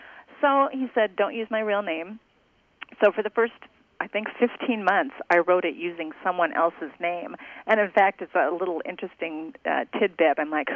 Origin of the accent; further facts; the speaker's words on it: Audubon, Iowa, United States; I am from Audubon, and I graduated from high school a long time ago, 1984